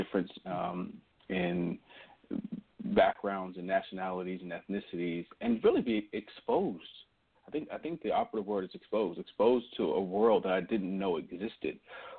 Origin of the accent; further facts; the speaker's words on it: Washington, District of Columbia, United States; Born and raised in Washington, D.C., in an era where D.C. was the murder capital of the world.